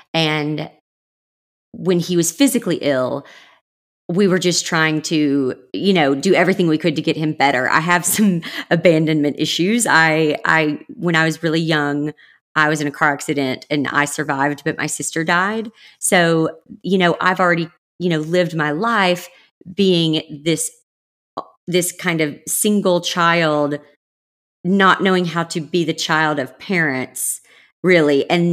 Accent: the South, United States; I grew up in the South

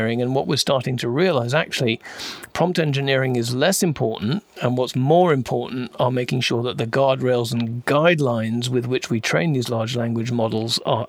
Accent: England, United Kingdom; accent: English; You can tell by my beautiful English accent.

